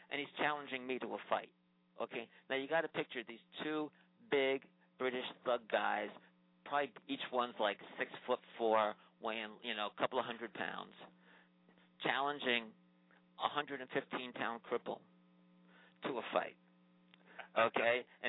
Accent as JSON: {"language": "English", "country": "United States", "said": "And they hear my accent, and they go, oh, you're a Yank. And I says, yeah, what about it?"}